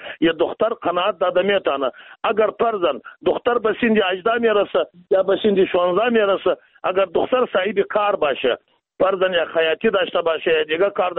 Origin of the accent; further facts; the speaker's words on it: Afghanistan; ما شما از افغانستان هستیم